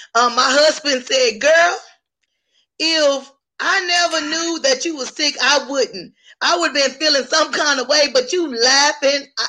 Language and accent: English; Dallas, Texas, United States; now in Houston, United States; And you know what? I'm not from here. I'm from Dallas.